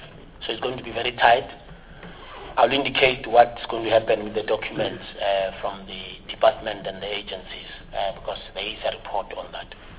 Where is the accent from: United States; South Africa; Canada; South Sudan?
South Africa; Gauteng; I'm from Gauteng.